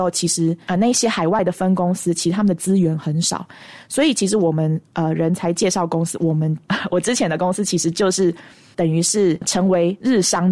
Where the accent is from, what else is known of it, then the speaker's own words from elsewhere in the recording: Taiwan; 因为我是台湾人